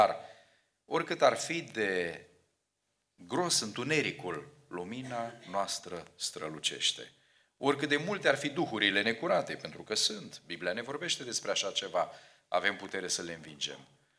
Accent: Romania; born or raised there; moved away

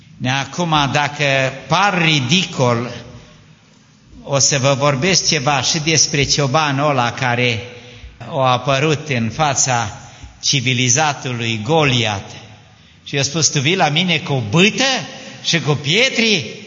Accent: Transylvania, Romania; Și eu sunt moț, să știți.

